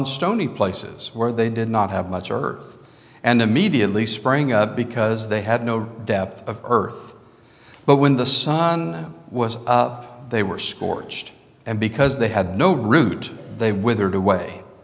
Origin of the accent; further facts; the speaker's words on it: New Mexico, United States; Where I grew up in New Mexico, we had irrigation from the Rio Grande that irrigated our fields